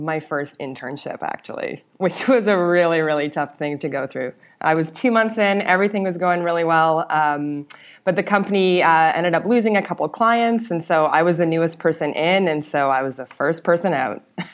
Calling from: Toronto, Ontario, Canada; I'm calling in from Toronto, but our headquarters are in Ottawa, but I'm based in our Toronto office.

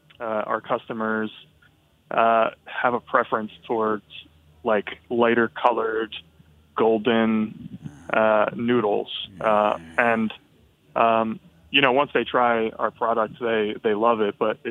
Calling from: Philadelphia, Pennsylvania, United States; I'm calling from Philly.

